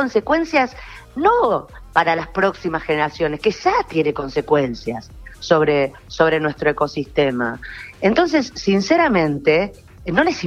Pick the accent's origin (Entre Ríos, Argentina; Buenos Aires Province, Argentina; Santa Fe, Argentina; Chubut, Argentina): Santa Fe, Argentina; Rosario; somos los rosarinos y las rosarinas.